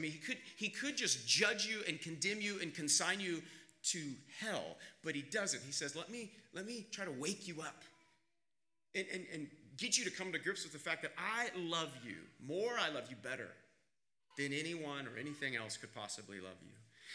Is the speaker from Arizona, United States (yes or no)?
no; Kansas, United States; I grew up in Kansas